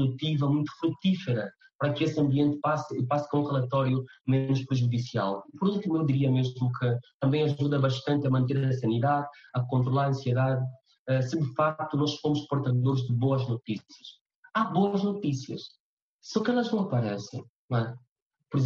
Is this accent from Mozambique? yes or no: no; Angola; enquanto angolanos.